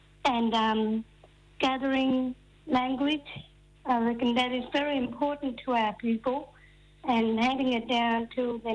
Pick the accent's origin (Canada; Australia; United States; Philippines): Australia; Karratha, Western Australia; I'm from the Porukundi Huruma language group and part of the PKKP from the West Pilbara in Karratha.